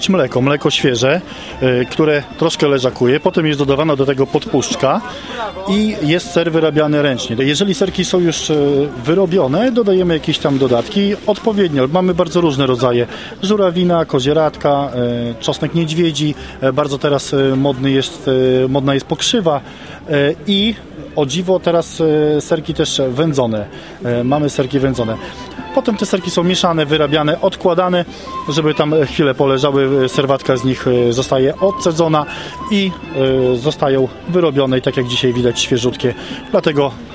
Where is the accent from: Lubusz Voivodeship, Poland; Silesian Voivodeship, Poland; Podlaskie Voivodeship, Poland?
Podlaskie Voivodeship, Poland; U nas na Podlasiu bardzo dużo jest jeszcze krów